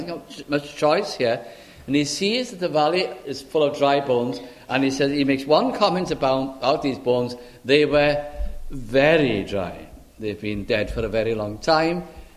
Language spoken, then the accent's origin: English; Caernarfon, Wales, United Kingdom; My hometown is Carnarvon, the ancient capital of the country. And it is a very pretty, very beautiful place.